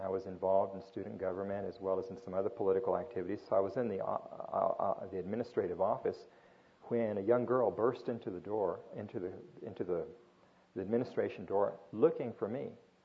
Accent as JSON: {"language": "English", "country": "Japan", "tie": "born or raised there", "said": "And in growing up in Japan, I was a lot closer to that than a lot of people might have been."}